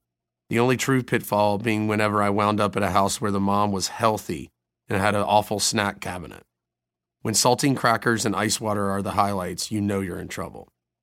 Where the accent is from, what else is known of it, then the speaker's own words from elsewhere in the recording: South Carolina, United States; he asked me where I was from. I said I was from South Carolina, and so was he.